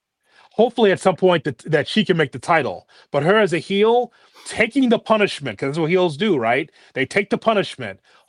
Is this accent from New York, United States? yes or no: yes; New York, United States; First of all, I'm a New Yorker, so I'm already mad.